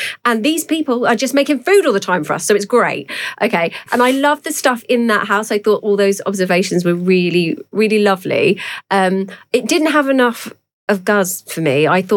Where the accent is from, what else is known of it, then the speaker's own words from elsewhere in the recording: Luton, East of England, United Kingdom; as I've said before, I come from Luton.